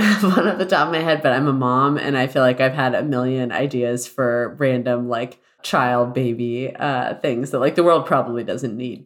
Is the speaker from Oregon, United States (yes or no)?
no; Celebration, Florida, United States; It's a Celebration, Florida. It's right outside of Disney World, and it was intended to be like Epcot, but people live there.